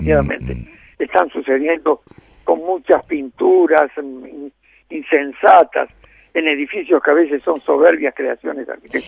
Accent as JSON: {"language": "Spanish", "country": "Uruguay", "said": "le digo la verdad como uruguayo"}